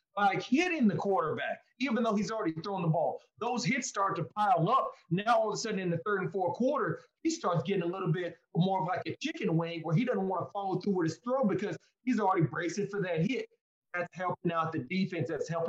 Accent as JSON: {"language": "English", "town": "Austin", "region": "Texas", "country": "United States", "said": "For one, Dennis, I'm from Austin."}